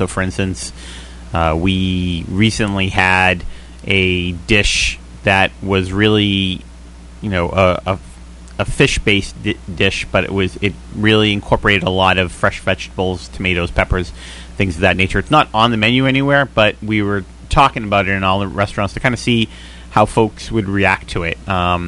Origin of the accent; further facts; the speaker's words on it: Somerville, Massachusetts, United States; I grew up in Somerville, and probably from the time that I can remember